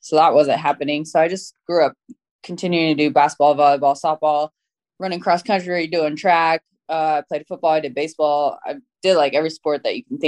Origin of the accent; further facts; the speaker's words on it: Florida, United States; also born or lived in Colorado; So I grew up in Florida half of the time in Colorado and then half the time in Florida throughout the year.